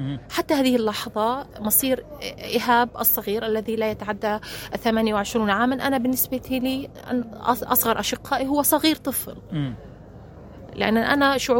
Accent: Palestine; احنا فلسطينيين عنيدين جبارين.

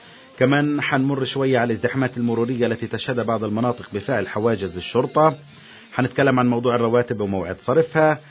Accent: Palestine; والله أنا فلسطيني وأفتخر، أنا فلسطيني وراسي مرفوع في السماء

